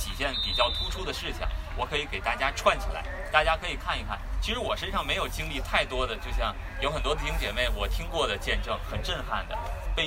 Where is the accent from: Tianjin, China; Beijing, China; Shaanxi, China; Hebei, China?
Tianjin, China; moved away; 我们两个来自国内的天津，然后12年到这边来，然后我们前12年13年到14年之前在 Richmond 住，然后在那边呢也是刚来的时候是不信主的。